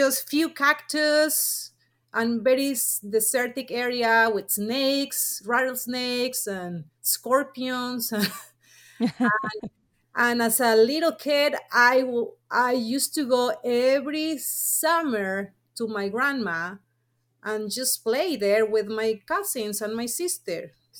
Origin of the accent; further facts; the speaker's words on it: Mexico City, Mexico; English is a second language; I was raised and born in Mexico City. I will call myself city girl, but my grandma is from a place in Mexico which is rural area.